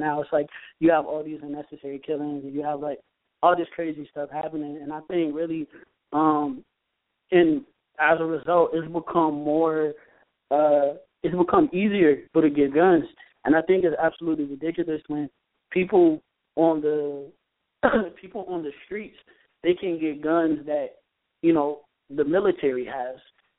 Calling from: Connecticut, United States; from Connecticut.

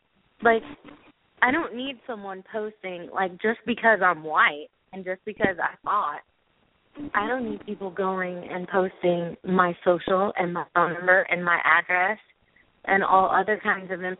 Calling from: Tennessee, United States; Hi, it's North Carolina area code, but I'm actually calling from Tennessee. Yay, Army. We get moved around.

